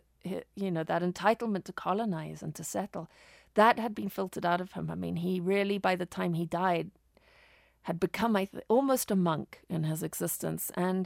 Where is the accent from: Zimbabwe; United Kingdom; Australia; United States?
Zimbabwe; also born or lived in Zambia; And I was raised, you know, to sort of tough it out in these rough farms I grew up on in Rhodesia, Zimbabwe, Zambia.